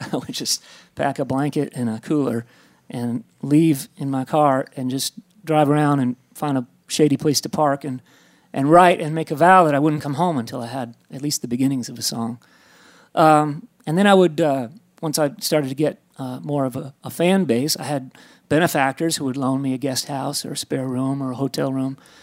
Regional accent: Maine, United States; I didn't hear those guys growing up in Maine. It's a long ways, you know.

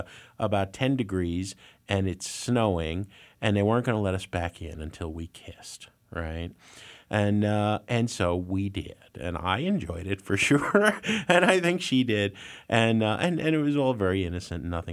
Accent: Jersey City, New Jersey, United States; I grew up in Jersey City, New Jersey, and I had a crush on this girl.

